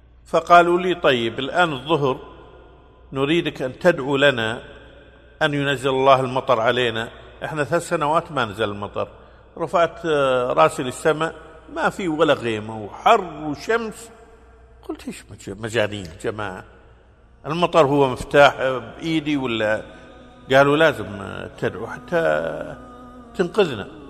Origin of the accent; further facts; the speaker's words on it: Kuwait; فلما قلت لهم أنا من أرض مكة أنا من الكويت والكويت في أرض مكة